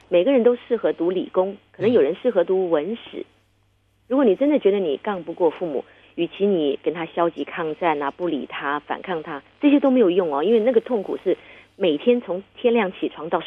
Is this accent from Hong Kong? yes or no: no; Taiwan; 我们台湾也没有好到哪里